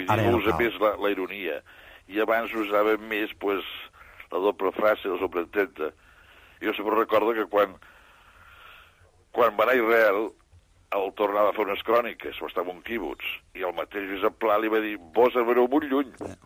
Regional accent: Arbeca, Catalonia, Spain; Jo pujo de Targa, però jo soc d'Arbeca, un Arbeca.

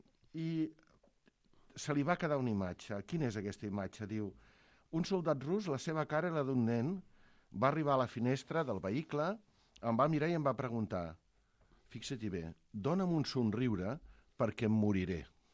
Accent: Barcelona, Catalonia, Spain; jo que sóc de Barcelona

